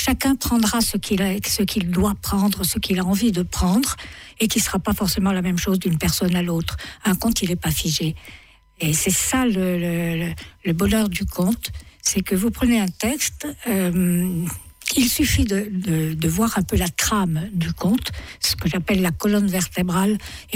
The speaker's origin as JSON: {"language": "French", "region": "Bourgogne-Franche-Comté", "country": "France", "also_born_or_lived": "Paris", "said": "Oui, je viens de Franche-Comté. J'ai fait un grand séjour à Paris"}